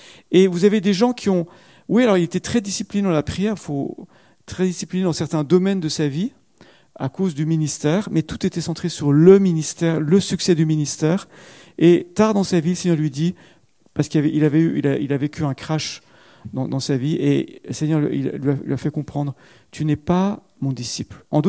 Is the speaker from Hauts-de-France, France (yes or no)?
no; Marseille, Provence-Alpes-Côte d'Azur, France; C'est parce que je viens de Marseille.